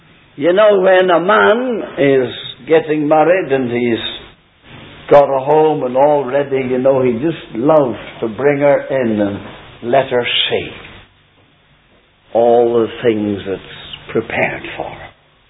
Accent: Newtownards, Northern Ireland, United Kingdom; born there; also born or lived in Lurgan; Oh, I know I was born in Newton Ards, and I was born again there too. But this is my home.

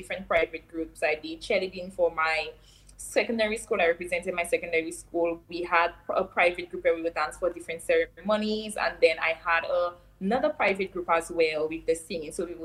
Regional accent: Babono, St. Lucia; So I grew up in Babono. That's in a little bit of countryside, I would say, in St. Lucia.

